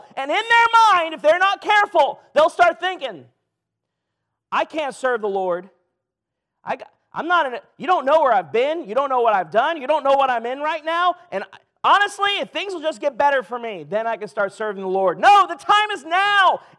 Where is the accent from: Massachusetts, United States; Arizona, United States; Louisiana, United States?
Louisiana, United States; I'm from Louisiana, and I pastored a church in Michigan, so you can imagine the shock that to the system that was.